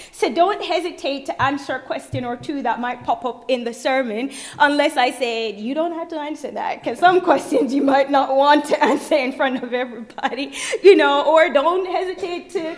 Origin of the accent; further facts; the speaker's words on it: Jamaica; I mentioned that I'm Jamaican